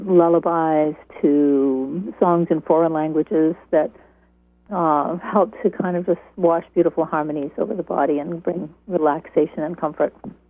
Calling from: Liberty, United States; from Liberty.

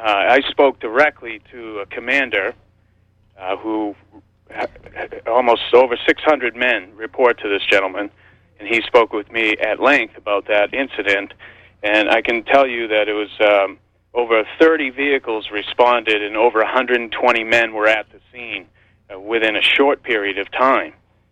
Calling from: Searsport, Maine, United States; I'm calling from Searsport.

